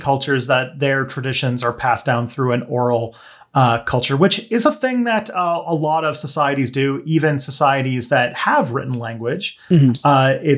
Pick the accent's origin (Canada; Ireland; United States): Canada; I am a Canadian